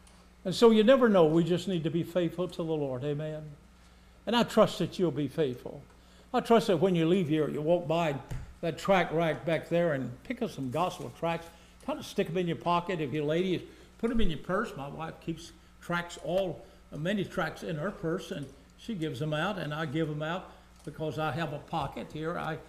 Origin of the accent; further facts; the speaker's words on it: Louisiana, United States; Some years ago, I was preaching in Morristown, Tennessee. I gave a testimony that I was from Louisiana.